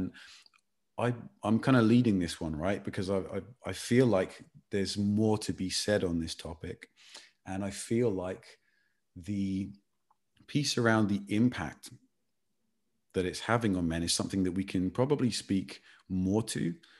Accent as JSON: {"language": "English", "region": "England", "country": "United Kingdom", "said": "as an Englishman"}